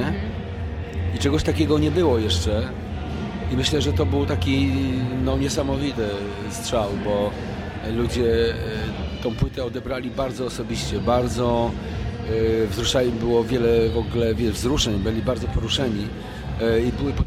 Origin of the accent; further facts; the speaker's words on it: Warsaw, Masovian Voivodeship, Poland; ja jako młody chłopak interesowałem się oczywiście jako Warszawiak powstaniem warszawskim